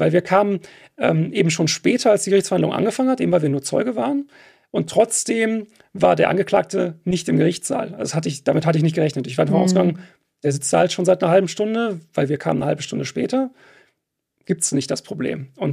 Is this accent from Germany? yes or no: yes; Detmold, North Rhine-Westphalia, Germany; now in Gelsenkirchen, Germany; aufgewachsen bin ich halt in Detmold, beziehungsweise Hornbad-Meinberg, ist ein Stadtteil oder Ortsteil davon.